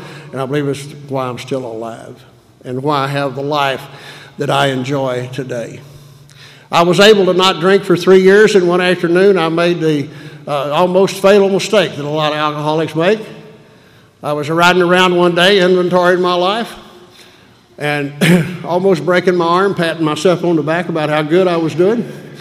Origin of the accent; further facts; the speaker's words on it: North Carolina, United States; I said, well, I'm from North Carolina. Well, they have AA in North Carolina, and I said, they do? And I said, not in my hometown.